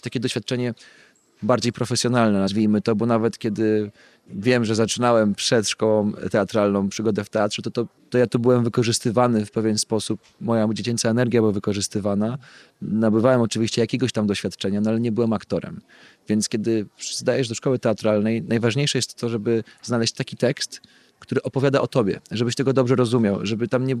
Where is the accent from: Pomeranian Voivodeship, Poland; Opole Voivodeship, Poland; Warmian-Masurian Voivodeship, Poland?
Pomeranian Voivodeship, Poland; Dorastałem w Trójmieście na pewno weekendami.